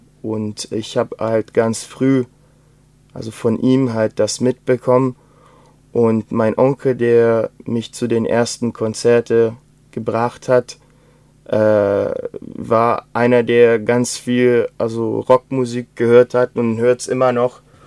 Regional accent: Rio de Janeiro, Brazil; Also ich bin in Rio geboren, und ich habe auch den größten Teil meiner Kindheit dort verbracht.

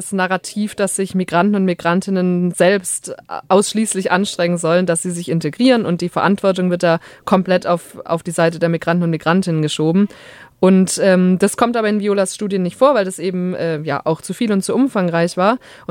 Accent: Germany; born there; Ich bin in Deutschland geboren und fühle mich in Deutschland zu Hause.

